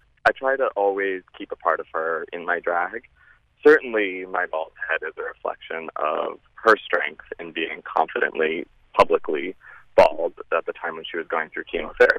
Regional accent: Midwest, United States; born there; now in New York City, United States; I mean, from the Midwest by birth, but as I'm any New Yorker, the greatest city.

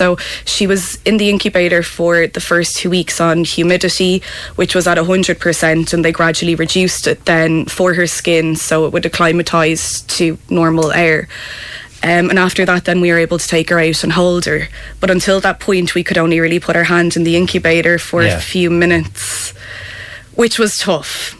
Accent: Dublin, Leinster, Ireland; we're both originally from Dublin

